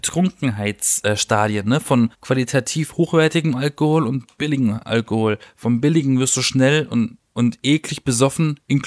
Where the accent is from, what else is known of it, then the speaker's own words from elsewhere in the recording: Baden-Baden, Baden-Württemberg, Germany; weil ich komme ja aus Baden-Baden, das ist ja so das Nest der reichen Menschen und auch der Neureichen besonders.